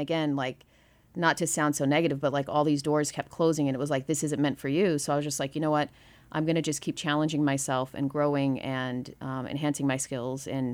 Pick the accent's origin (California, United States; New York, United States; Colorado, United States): Colorado, United States; Boulder; born there; now in Chicago, United States; So I was born in Boulder, Colorado, and moved all over the place because my dad's a professor. And then I ended up in Chicago for work, and that's where I've been ever since.